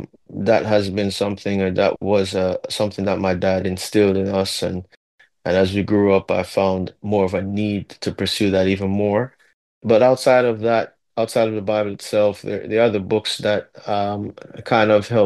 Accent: Mandeville, Manchester, Jamaica; also born or lived in Kingston; My faith journey started as a pastor's kid growing up in Jamaica. As you know, I'm born in Kingston, Jamaica, but was raised in Mandeville, Jamaica.

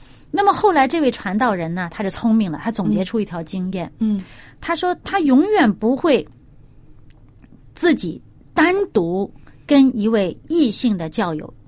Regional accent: China; 而且呢像我们中国人会觉得坐人家的顺风车哈

